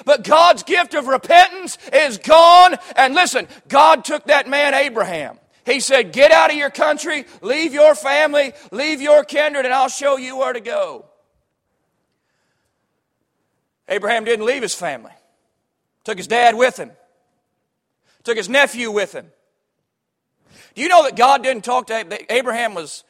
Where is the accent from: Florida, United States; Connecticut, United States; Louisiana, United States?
Florida, United States; I grew up in Florida, and we don't have ice there.